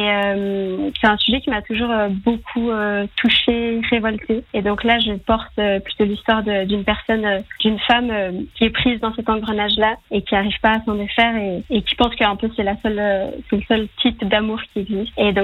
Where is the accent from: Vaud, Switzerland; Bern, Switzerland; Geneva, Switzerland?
Vaud, Switzerland; Lausanne; je suis une artiste lausannoise.